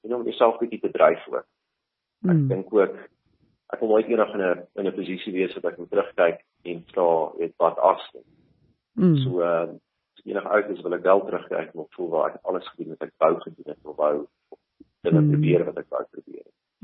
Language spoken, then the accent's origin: Afrikaans; Virginia, Free State, South Africa; also born or lived in Bloemfontein / Johannesburg; Ek het aanvanklik groot geword in Virginia in die Vrystaat, daar in die mining gemeenskappe. En toe is ek na Bloemfontein toe wat daar gestudeer het, en ek was bietjie oor see. En toe het ek na Johannesburg verhuis waar ek gewerk het in die 24 jaar.